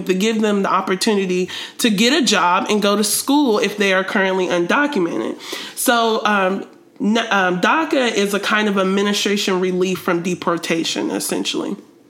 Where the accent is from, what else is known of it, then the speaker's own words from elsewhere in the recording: Ohio, United States; I've heard stories like this from him and people that I grew up with in Ohio